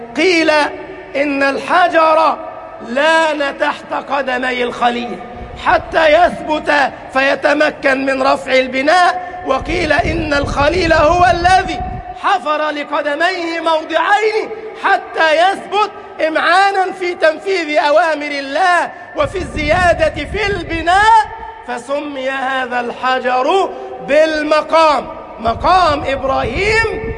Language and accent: Arabic; Egypt; اللهم اجعل بلدنا مصر أمنا أمانا، سخاء رخاء، وسائر بلاد